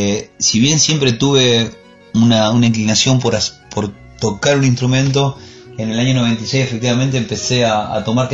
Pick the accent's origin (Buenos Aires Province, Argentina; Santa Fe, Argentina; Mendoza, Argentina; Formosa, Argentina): Buenos Aires Province, Argentina; Zárate; soy de Zárate, tengo el privilegio de estar en una ciudad en donde pasaron tantos autores de este género que es el tango, y vivir acá es una linda sensación.